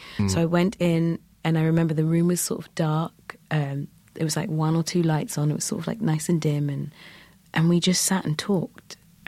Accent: London, United Kingdom; I'm from London, born and bred. My parents are both Nigerian.

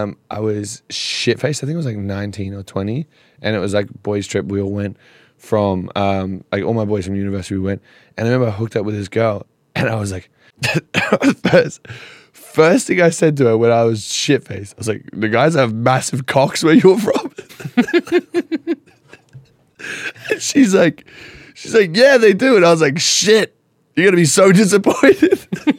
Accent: Australia; Like, I'm from Australia. I don't even know where fucking Indonesia is.

